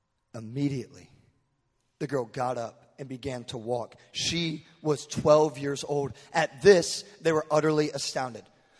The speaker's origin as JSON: {"language": "English", "region": "Texas", "country": "United States", "said": "Now, I'm from Texas. I don't pronounce everything correct."}